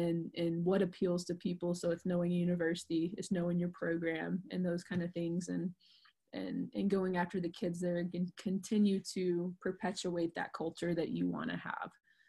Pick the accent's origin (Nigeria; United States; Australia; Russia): United States; the South; accent: Southern; I don't know if my Southern accent like let that come out right.